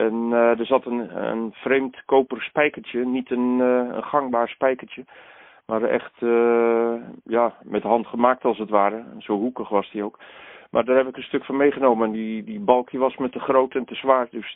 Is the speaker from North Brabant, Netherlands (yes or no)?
no; Drenthe, Netherlands; now in Hoeksche Waard, Netherlands; Ik kom uit Drenthe. En mijn studie was in Amsterdam en toen ben ik terechtgekomen in Hoekse Waard, ten zuiden van Rotterdam. Dus het eiland boven Goeree-Overflakkee.